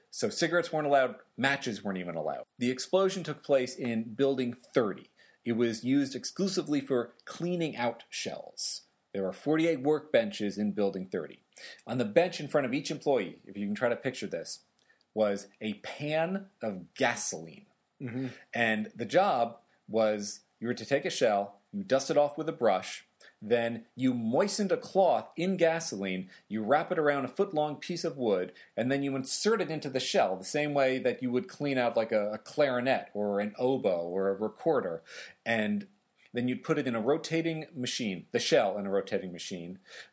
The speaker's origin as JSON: {"language": "English", "region": "New Jersey", "country": "United States", "also_born_or_lived": "Green Bay, Wisconsin", "said": "I am also from New Jersey. We're broadcasting from New Jersey."}